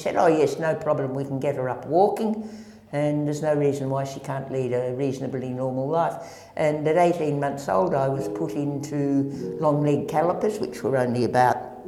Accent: Albury, New South Wales, Australia; born there; I was born in Albury on the Victorian-New South Wales border. It was Albury and Wodonga then. Never the two would meet, but it's Albury-Wodonga now. In July 1945

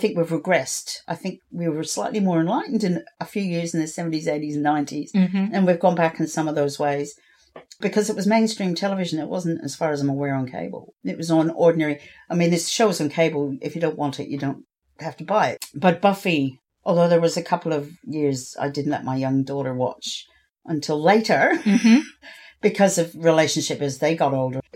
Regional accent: Ireland; Being Irish, I can say that quite.

